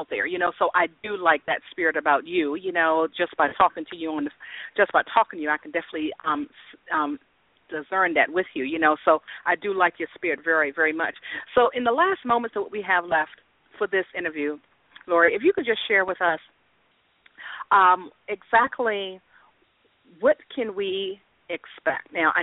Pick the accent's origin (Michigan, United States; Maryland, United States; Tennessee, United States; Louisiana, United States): Maryland, United States; Frederick; I grew up in Frederick, Maryland.